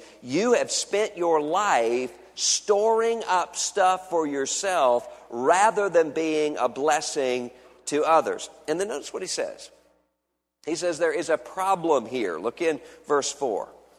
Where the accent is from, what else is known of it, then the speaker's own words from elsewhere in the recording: Mississippi, United States; here in the state of Kentucky and in my home state of Mississippi